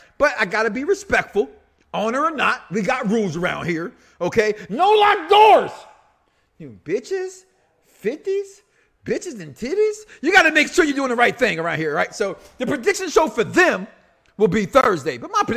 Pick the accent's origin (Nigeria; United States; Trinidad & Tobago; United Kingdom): United States; Chicago, Illinois; Okay, so CM Punk starts off the show because, damn it, I'm from Chicago.